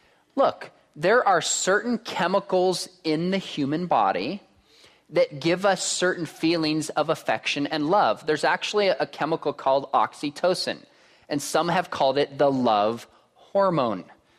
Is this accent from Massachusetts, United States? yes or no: no; Richardson, Texas, United States; born there; Must be a Texas thing. I was born in Texas. Dallas, Richardson, baby.